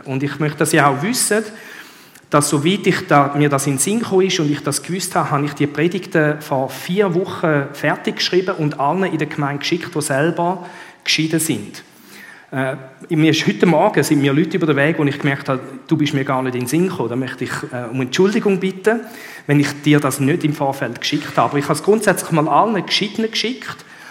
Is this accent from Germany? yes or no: no; Switzerland; ein wichtiges Thema auch bei uns, Sterbehilfe in der Schweiz.